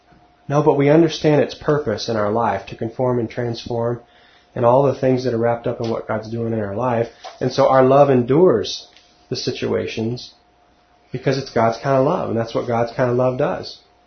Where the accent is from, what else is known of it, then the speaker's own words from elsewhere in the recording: Texas, United States; I've never owned a pair of boots that had straps, but and I'm from Texas. And I haven't said y'all either.